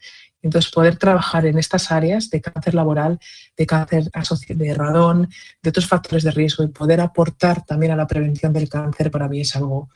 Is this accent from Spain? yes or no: yes; Zamora, Castile and León, Spain; now in Barcelona, Spain; Yo soy de Zamora. Y bueno, ahora trabajo en Cataluña, en Barcelona, pero yo soy de Zamora y aún siendo zamorana, médico y tal